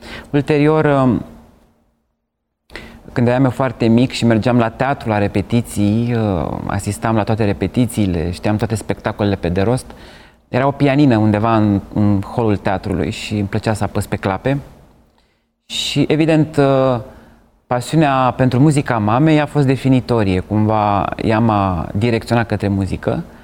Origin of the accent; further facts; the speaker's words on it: Bacău, Bacău County, Romania; Liceul de Artă din Bacău, de unde sunt eu